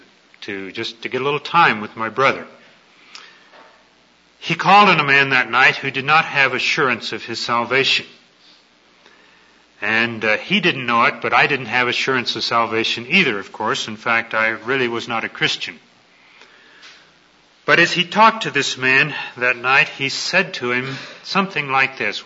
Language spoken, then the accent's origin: English; Texas, United States; I grew up in East Texas, and those of you who have been in Texas know that it's very common there